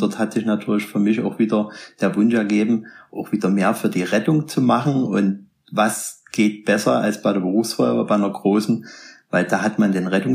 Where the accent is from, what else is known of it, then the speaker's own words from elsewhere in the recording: Radebeul, Saxony, Germany; Ich hatte einen besten Freund in Radebeul, wo ich groß geworden bin. Das ist ein kleiner Ort neben Dresden.